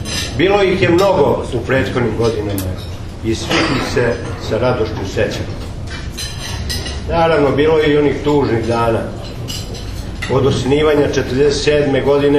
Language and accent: Serbian; Šumadija, Serbia; born there; Obzirom da sam rođen u Šumadijskoj eparhiji i da sam nju, za nju vezan korenima svojim